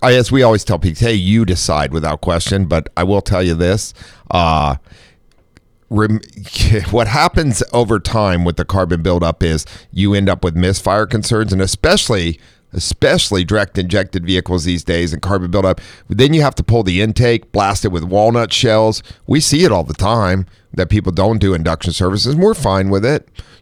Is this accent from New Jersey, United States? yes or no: no; Ohio, United States; I grew up in Ohio.